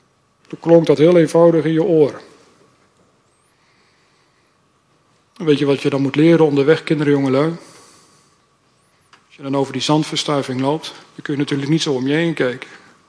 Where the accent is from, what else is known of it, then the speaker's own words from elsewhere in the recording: Gelderland, Netherlands; ik ben opgegroeid op de Noordwest-Veluwe. En achteruit de wijk waar ik opgegroeid ben, daar beginnen al de Veluwse bossen, de zandverstuiving.